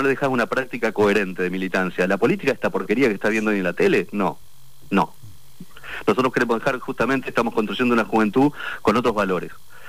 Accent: Centenario, Neuquén, Argentina; nací en Centenario, mi vieja nos crió a tres hermanos solos, nací en una casa que tuve piso de cemento cuando tuve 12 años.

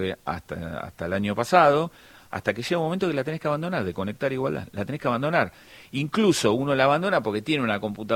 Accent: Argentina; Es recuperar un hardware que nosotros como sociedad argentina pagamos

